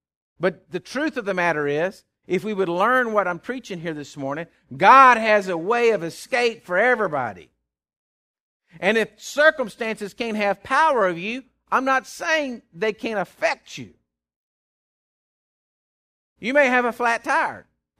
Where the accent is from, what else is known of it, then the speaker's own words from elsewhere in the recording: Texas, United States; Listen to me. I am a Texan.